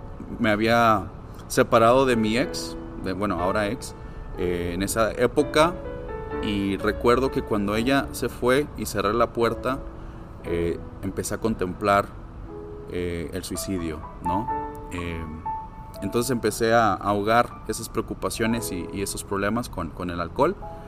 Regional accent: Ciudad Juárez, Chihuahua, Mexico; now in Guadalajara, Mexico; Tengo aproximadamente 10 años aquí en Guadalajara. Soy de Juárez, Chihuahua, donde hacen unos burritos muy, muy buenos.

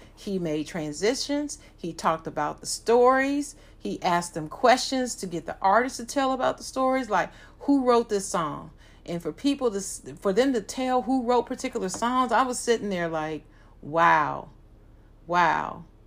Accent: Ohio, United States; now in North Carolina, United States; I'm from Ohio.

